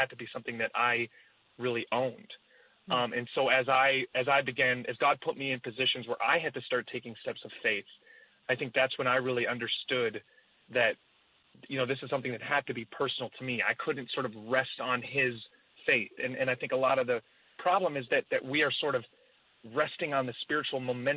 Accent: Amsterdam, North Holland, Netherlands; obviously I didn't have a huge choice in it from the beginning, but it was, you know, it was amazing, honestly.

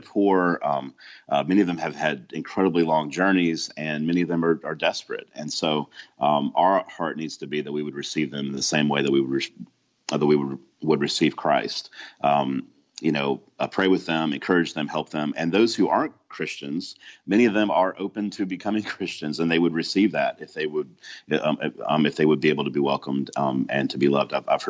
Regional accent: Montgomery, Alabama, United States; And I'm from Montgomery, Alabama, and I looked, I saw Montgomery, Alabama had a pretty decent size circle there.

